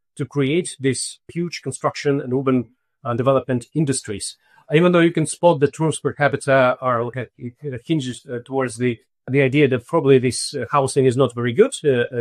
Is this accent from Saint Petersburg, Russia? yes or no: no; Tyumen, Tyumen Oblast, Russia; So one of them is Tumen, Russia, my hometown, where I've done some field work and I observed over the years.